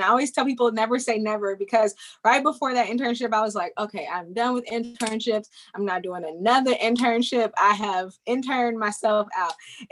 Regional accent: Georgia, United States; moved away as an adult; also born or lived in Kentucky; now in Washington, D.C., United States; actually moved to DC about 5 years ago to pursue a career in politics, but I'm originally from Georgia, even though I'm a military kid and I was born in Kentucky.

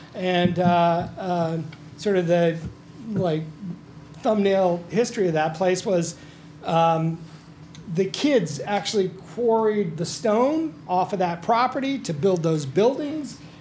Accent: New Orleans, Louisiana, United States; so also a chef, born and raised in New Orleans, grew up in like a food world, right?

